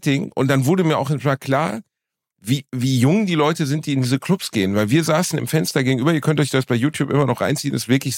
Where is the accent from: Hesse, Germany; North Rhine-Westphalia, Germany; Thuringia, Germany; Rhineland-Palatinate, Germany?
North Rhine-Westphalia, Germany; Gelsenkirchen; Er kommt aus meiner Heimatstadt Gelsenkirchen eigentlich.